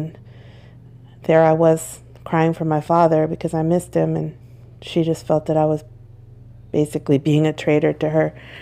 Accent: Texas, United States; I'm from North Texas

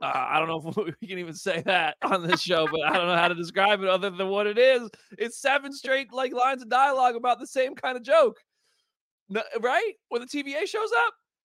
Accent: New Jersey, United States; now in Nashville, United States; I grew up in New Jersey. When I'm not on camera, I curse.

